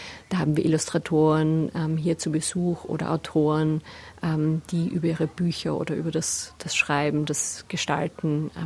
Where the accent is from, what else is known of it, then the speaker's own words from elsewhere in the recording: Austria; ich bin eben aus Österreich und ich bin mit Büchern von Christine Nöstlinger aufgewachsen.